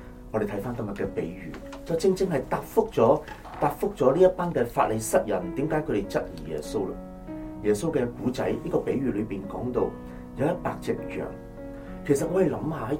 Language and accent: Cantonese; Hong Kong; 当然我们可能我们香港人呢没有这种的经验